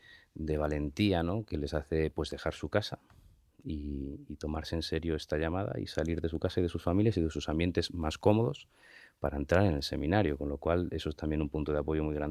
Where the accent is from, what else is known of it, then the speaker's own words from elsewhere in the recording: Torrejón de Ardoz, Community of Madrid, Spain; Puesto que yo soy de Torrejón de Ardoz